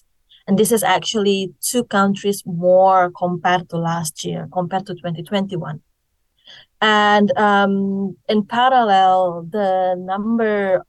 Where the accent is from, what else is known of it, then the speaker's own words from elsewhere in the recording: Indonesia; now in United Kingdom; I am originally from Indonesia, and I'm currently working and living in the UK.